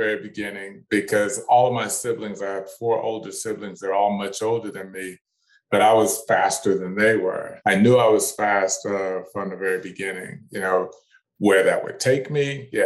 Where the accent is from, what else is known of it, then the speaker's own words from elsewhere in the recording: Texas, United States; Couldn't avoid football in Texas, growing up in Texas.